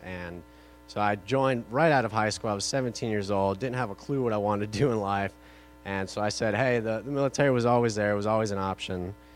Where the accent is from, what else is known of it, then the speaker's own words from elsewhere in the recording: California, United States; As I said, I moved from California, and so I was raised, in a Christian home